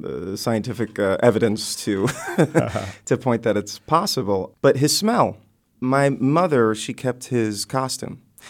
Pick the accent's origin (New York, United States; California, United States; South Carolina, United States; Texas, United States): California, United States; Los Angeles; I was a stand-up comedian by the time I was 9 years old, and I don't know how much of a common experience that is growing up in L.A.